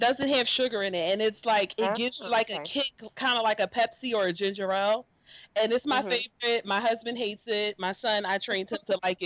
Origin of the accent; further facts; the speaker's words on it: Philadelphia, Pennsylvania, United States; Well, I am originally from West Philadelphia.